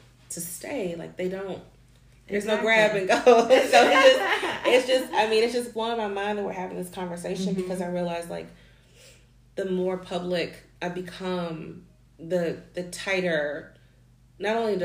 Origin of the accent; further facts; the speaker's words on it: Memphis, Tennessee, United States; This is really confirming because, you know, we're originally from Memphis.